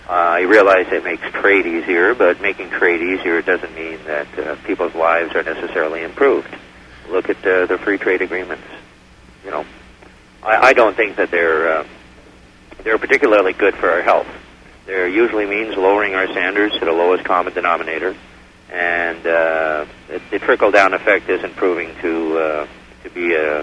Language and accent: English; Montreal, Quebec, Canada; Yeah. I'm from Montreal